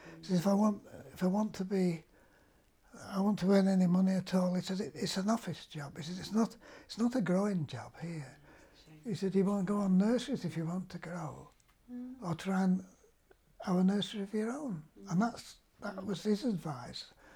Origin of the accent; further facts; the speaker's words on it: Poynton, North West England, United Kingdom; also born or lived in Altrincham; I was brought up, most of my school days were in Poynton, as I've said, from 7 till 20.